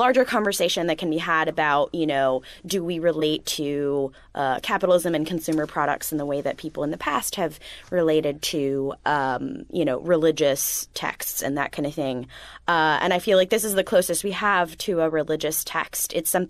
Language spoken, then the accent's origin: English; United States; I'm Chilean American